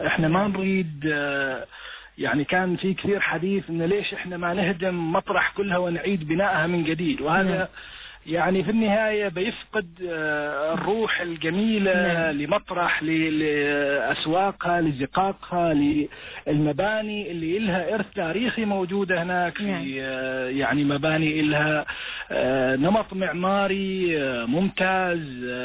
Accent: Oman; ونحن كعمانيين.

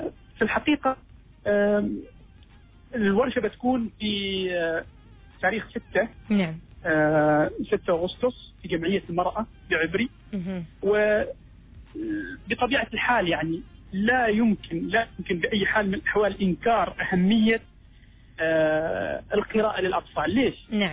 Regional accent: Oman; بعض الأمهات عندنا في عمان مثلا

